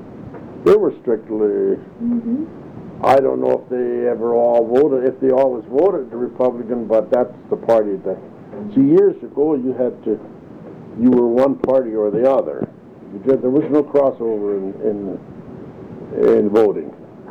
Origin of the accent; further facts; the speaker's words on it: North Dakota, United States; I was from North Dakota